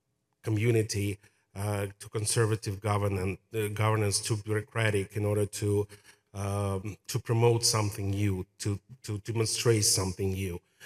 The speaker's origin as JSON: {"language": "English", "country": "Ukraine", "said": "I'm from Ukraine originally, and I was really excited to hear the lecture."}